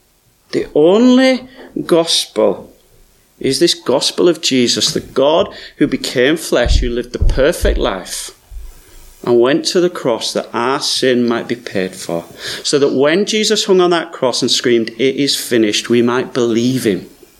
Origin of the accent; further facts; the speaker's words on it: Yorkshire and the Humber, United Kingdom; That's right, I'm from Yorkshire, folks.